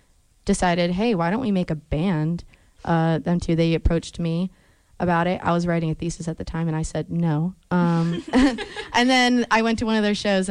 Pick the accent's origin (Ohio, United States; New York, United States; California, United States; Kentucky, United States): California, United States; now in Pittsburgh, United States; No, actually, we're all from California. Bridget and I are from Southern California, and then Luna's from San Jose, but we all live in Pittsburgh now.